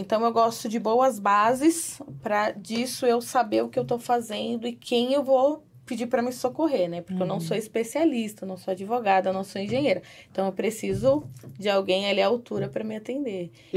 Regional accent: São Paulo, Brazil; Sou paulista, tenho 35 anos.

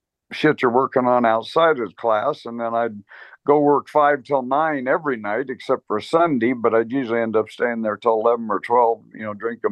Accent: United States; But, you know, I'm an American, so.

